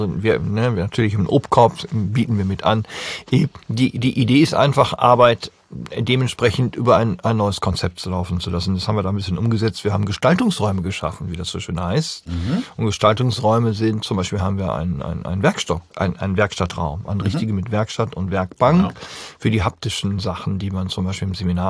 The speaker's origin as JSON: {"language": "German", "town": "Düsseldorf", "region": "North Rhine-Westphalia", "country": "Germany", "said": "wir kommen aus Düsseldorf, das war kein Geheimnis."}